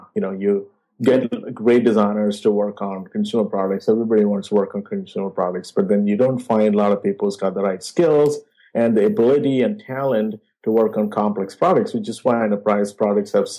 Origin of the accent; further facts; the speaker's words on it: India; now in United States; You know, partially my wife is from here and I'm from India. So partial immigrant / American classic family.